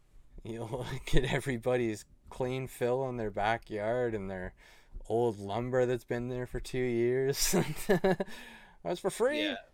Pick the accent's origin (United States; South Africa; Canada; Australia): Canada; I'm Canadian, so.